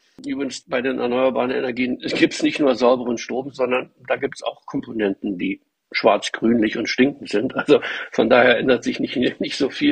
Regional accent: Berlin, Germany; Ich bin ein Berliner und wollte in die Industrie. Und in und um Berlin ist da nicht allzu viel.

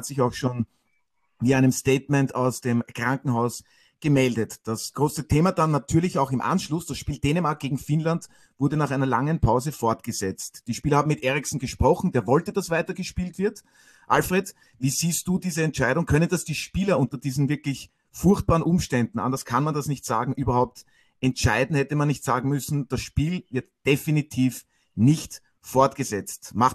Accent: Burgenland, Austria; Der Burgenländer in der Runde, der bin ich.

